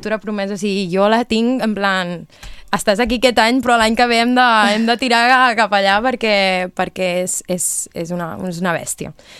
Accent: Figueres, Catalonia, Spain; Perquè Figueres, perquè és casa meva, és casa, no? És casa. Vull dir, jo he nascut aquí, sóc de Figueres, amb molt d'orgull

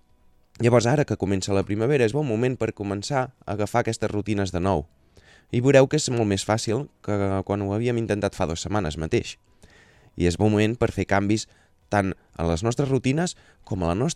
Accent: Girona, Catalonia, Spain; Doncs jo, de la societat en la que he crescut, a Girona, és on m'he criat

